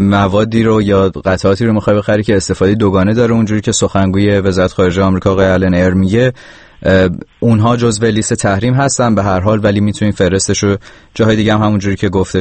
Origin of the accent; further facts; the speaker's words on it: Iran; now in Czech Republic; من یک ایرانی هستم که در جمهوری چک در اتحادیه اروپا زندگی میکنم، اقامت اتحادیه اروپا رو دارم و مقیم ایالات متحده آمریکا هستم.